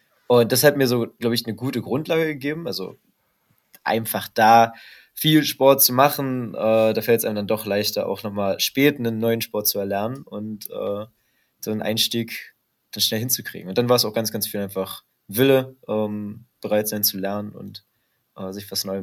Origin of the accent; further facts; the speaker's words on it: Cottbus, Brandenburg, Germany; ich komme grundsätzlich aus Cottbus, habe da mein erstes Jahr oder meine ersten beiden Jahre gespielt, bin dann fürs Studium nach Potsdam gezogen